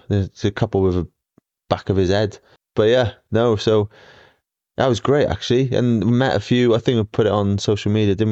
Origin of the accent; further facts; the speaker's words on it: Australia; accent: Aussie; they loved the pod, loved my Aussie accent as well.